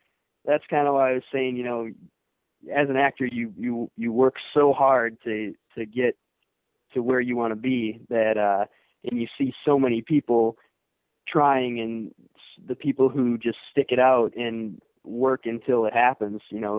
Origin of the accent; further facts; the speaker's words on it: Brookfield, Wisconsin, United States; I'm actually from Brookfield, Wisconsin, a suburb of Milwaukee.